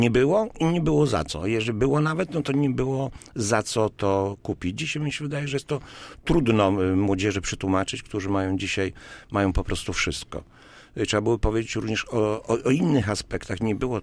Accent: Gdańsk, Pomeranian Voivodeship, Poland; now in Słupsk, Poland; Grudzień roku 70 spędziłem w Gdańsku. Jestem rodowitym gdańszczaninem. Do Słupska przybyłem dopiero w roku 1980, we wrześniu.

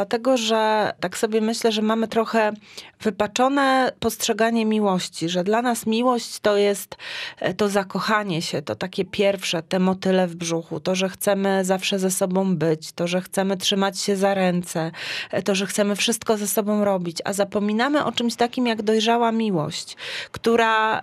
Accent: Gdańsk, Pomeranian Voivodeship, Poland; bo ja jestem z Gdańska

